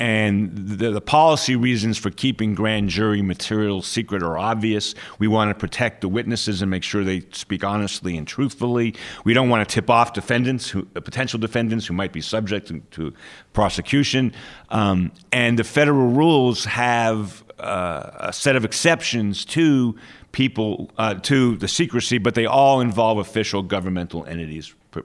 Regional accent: New York, United States; I'm originally from New York, but I spent most of my time in the South.

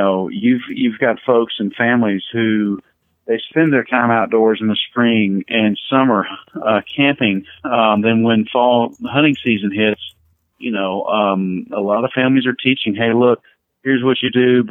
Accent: North Carolina, United States; Well, growing up in North Carolina, I too was fortunate to our outdoor experiences and weekend campouts and stuff were really family oriented.

